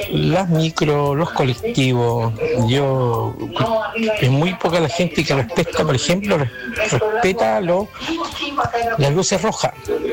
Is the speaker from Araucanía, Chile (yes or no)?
no; Limache, Valparaíso, Chile; now in Osorno, Chile; yo la verdad que vengo de Limache. Estoy un año y medio menos acá